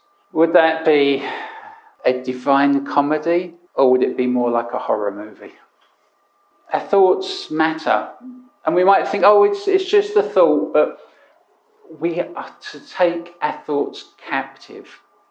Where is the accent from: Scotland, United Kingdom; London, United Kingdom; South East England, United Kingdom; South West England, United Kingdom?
London, United Kingdom; On Sunday mornings, when I was young, I grew up in the East End of London